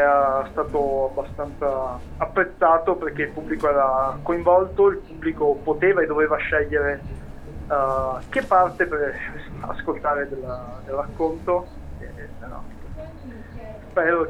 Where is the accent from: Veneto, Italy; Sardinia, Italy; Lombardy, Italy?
Veneto, Italy; so che da Veneto è un po' brutto da dire